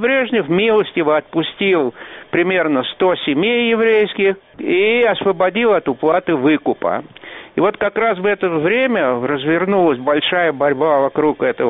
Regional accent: Moscow, Russia; мы оба были москвичи, оба выросли в еврейских семьях

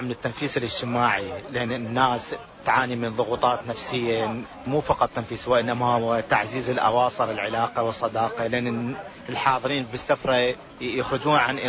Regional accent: Baghdad, Baghdad Governorate, Iraq; أنا جاي من بغداد

